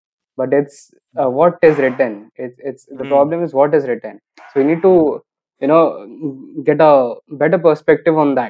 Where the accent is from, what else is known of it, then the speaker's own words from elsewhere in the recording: Cuttack, Odisha, India; So I was brought up in Orissa. I belong to Cuttack. I have stayed here my whole life.